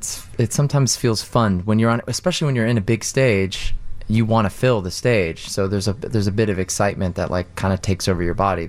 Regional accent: Marietta, Georgia, United States; now in New York City, United States; I'm originally from Marietta, Georgia, but I live in New York City now.

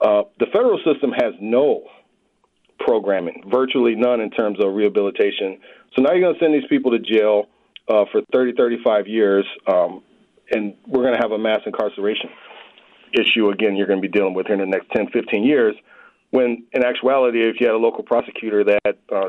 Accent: Minneapolis, Minnesota, United States; I mean, I grew up in Minneapolis, over in North Minneapolis. My family still lives over there.

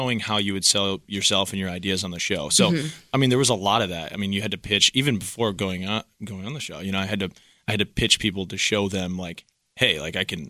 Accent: Rochester, New York, United States; I was like, I'm from Rochester, New York, and stuff like that.

